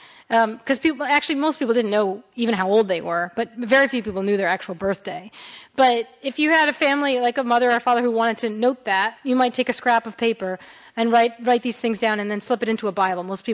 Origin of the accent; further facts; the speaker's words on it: Massachusetts, United States; The street I grew up on in a town in Massachusetts was laid out on the 200th anniversary of Franklin's birth in 1906.